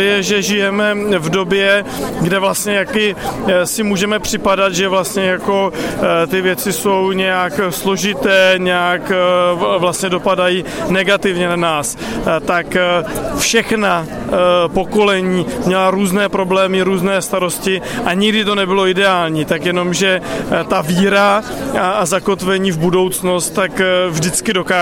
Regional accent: Moravia, Czechia; a to, jaký dneska jako Moravané jsme

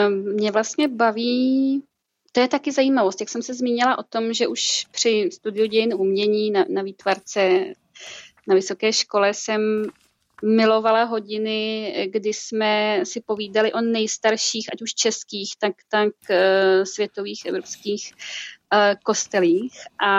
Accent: Mělník, Central Bohemian Region, Czechia; pocházím z Mělníka za prvé, takže ty kořeny tam jsou jasné

